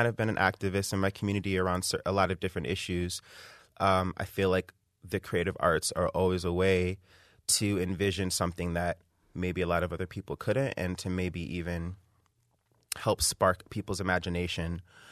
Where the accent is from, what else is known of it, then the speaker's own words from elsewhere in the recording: Flint, Michigan, United States; also born or lived in Nigeria / Germany / England; I came back and went to high school in Flint